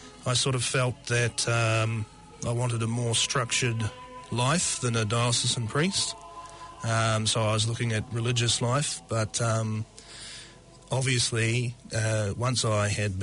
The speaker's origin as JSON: {"language": "English", "town": "Timaru", "region": "Canterbury", "country": "New Zealand", "tie": "born or raised there", "said": "Yeah, I was born and raised in Timaru, went to Sacred Heart Primary School and Roncalli College, and attended Mass at Sacred Heart Basilica there."}